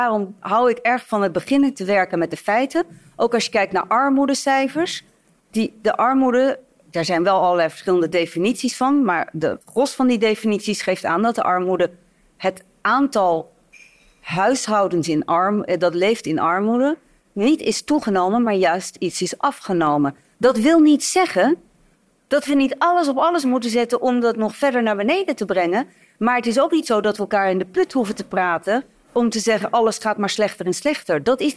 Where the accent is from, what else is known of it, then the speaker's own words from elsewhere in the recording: Amsterdam, North Holland, Netherlands; Ik kom zelf uit Amsterdam